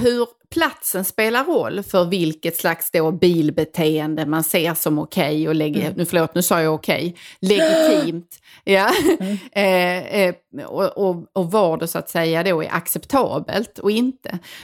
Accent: Skåne, Sweden; eftersom jag kommer från Skåne och nordvästra Skåne

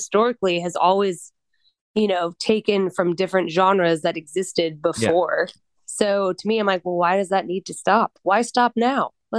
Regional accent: Colorado, United States; I'm from Colorado.

